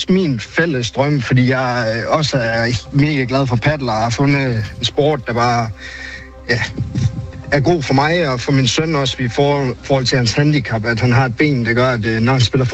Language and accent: Danish; North Denmark Region, Denmark; Vi er fra Nordjylland, så der er ikke rigtig så mange hold her